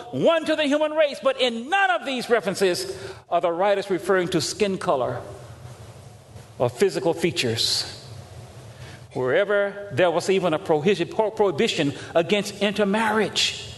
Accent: Mississippi, United States; Emmett Till was a 16-year-old boy that was lynched not very far from where I grew up in Mississippi.

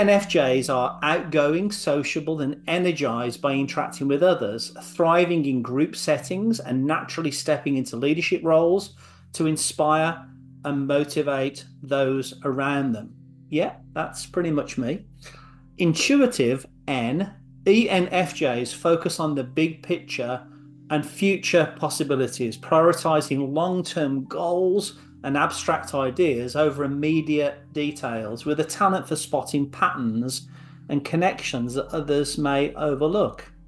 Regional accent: England, United Kingdom; As a kid growing up in England, I was into what I regarded as the coolest bands of my time.

